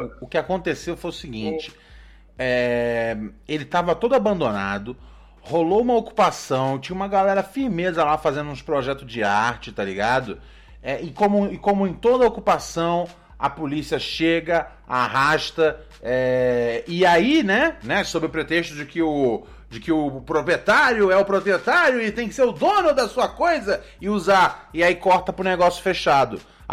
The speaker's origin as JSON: {"language": "Portuguese", "region": "Rio de Janeiro", "country": "Brazil", "tie": "born or raised there", "said": "Um salve pra toda a Zona Norte Carioca, tá ligado? Minha terra, tá ligado?"}